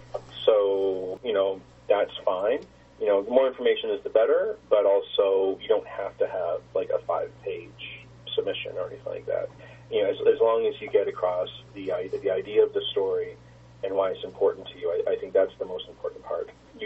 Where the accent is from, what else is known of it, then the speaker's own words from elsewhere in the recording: Yellowknife, Northwest Territories, Canada; I'm an Inuk from Yellowknife, from Northwest Territories in Nunavut. Growing up there, I did not know much about Nunatsiwumiut or about Labrador